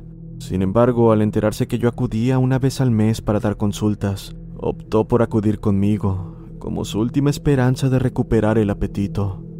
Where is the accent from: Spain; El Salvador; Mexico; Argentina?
Mexico; Desde hace muchos años resido en la capital de mi estado, en el país de México, pero soy oriundo de una comunidad poco conocida.